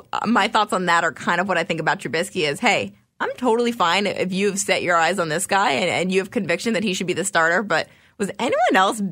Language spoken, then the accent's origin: English; Montclair, New Jersey, United States; So I wrote for my hometown paper, the Montclair Times in New Jersey.